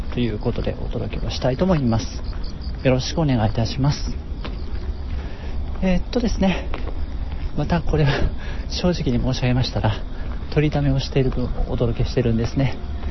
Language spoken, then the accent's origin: Japanese; Shiga, Japan; 私の実家のあります滋賀県の最寄りの駅まで到着したわけなんですが、